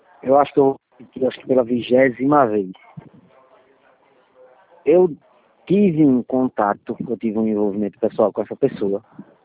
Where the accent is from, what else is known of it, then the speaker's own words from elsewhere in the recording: Alagoas, Brazil; Eu sou de Alagoas, se você reparar o DDD 82.